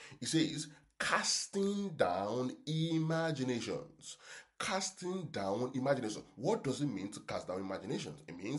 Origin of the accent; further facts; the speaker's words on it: Nigeria; Yeah, chuck is a Nigerian word, right? So I'm speaking as a Nigerian now, right, from which is where I come from, right? Chuck is a Nigerian word.